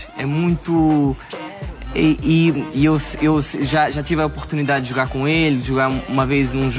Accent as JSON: {"language": "Portuguese", "country": "Portugal"}